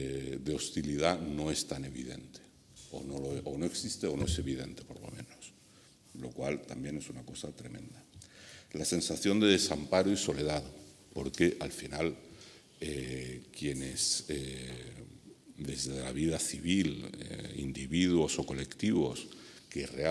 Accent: Madrid, Community of Madrid, Spain; Yo soy español de nacimiento, madrileño, y bueno, en algunas etapas de mi vida pues he sido un judío bastante visible

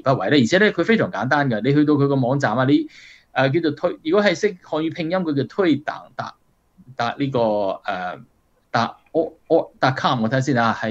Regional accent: China

